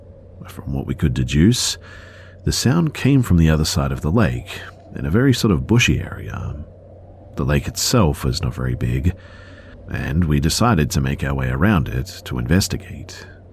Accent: Madrid, Community of Madrid, Spain; So I am from Madrid, Spain. My family is from a small mountain city.

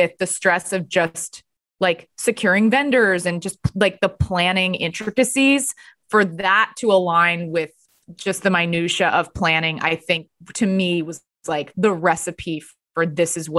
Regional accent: Texas, United States; also born or lived in Los Angeles / New York; I have moved around a decent amount. I'm from Texas, but I lived in LA and New York.

